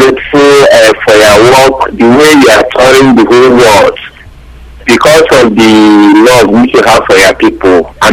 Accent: Anambra, Nigeria; I'm from Anambra State.

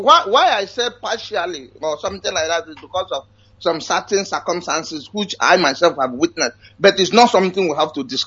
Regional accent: Benue, Nigeria; I came from Adoluku government in Benue State, and I'm from Umezekoha.

